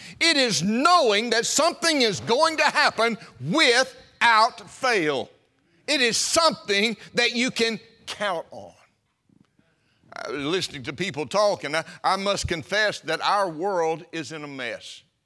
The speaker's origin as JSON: {"language": "English", "region": "Mississippi", "country": "United States", "tie": "born or raised there", "said": "I grew up in North Mississippi, and I had a loving father who did not believe in lying."}